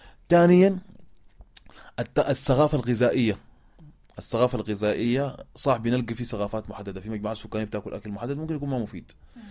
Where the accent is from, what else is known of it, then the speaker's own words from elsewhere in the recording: Sudan; يعني ممكن تلقى ناس بعض القبائل عندنا في السودان